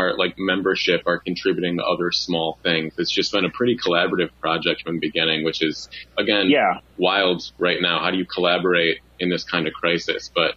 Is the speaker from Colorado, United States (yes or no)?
no; Detroit, Michigan, United States; also born or lived in New York / Houston; now in Seattle, United States; It's just that I'm from Detroit, lived in New York for a few years, Houston, a couple other spots in between. So I've only been in Seattle for about 2.5 years now.